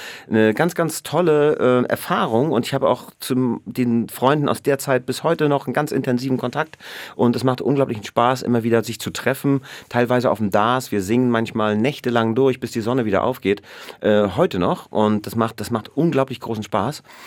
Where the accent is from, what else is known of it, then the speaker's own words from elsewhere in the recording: Rostock, Mecklenburg-Vorpommern, Germany; Ich bin ja in Rostock groß geworden, an der Ostsee.